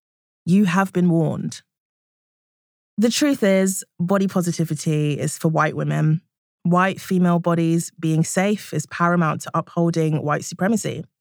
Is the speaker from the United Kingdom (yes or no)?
yes; United Kingdom; I'm a British, fat, black woman